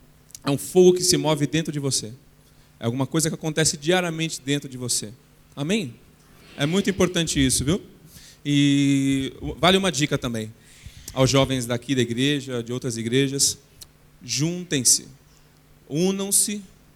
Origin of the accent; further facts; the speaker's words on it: Brazil; sou lá do Brasil